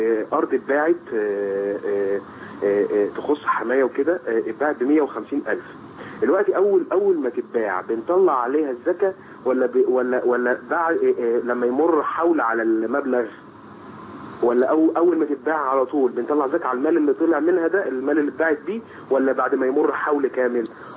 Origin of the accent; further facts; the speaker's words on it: Egypt; عندنا في مصر